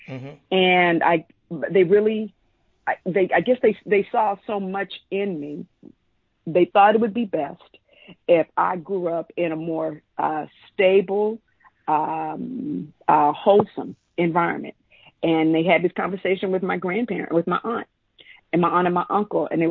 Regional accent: Tallahassee, Florida, United States; but I knew growing up in Tallahassee and going to Florida A&M, it was called the Developmental and Research High School, started there, then went to Florida A&M for college

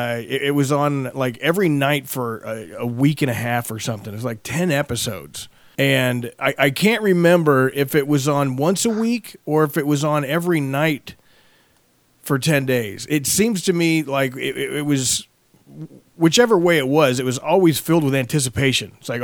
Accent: United States; You know, growing up in America, and it was almost mandatory that if you were, you know, between the ages of 10 and 20 in 1977, you had to watch Roots.

